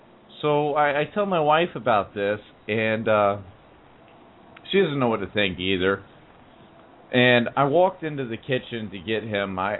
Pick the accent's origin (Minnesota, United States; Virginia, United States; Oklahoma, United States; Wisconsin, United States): Virginia, United States; Virginia.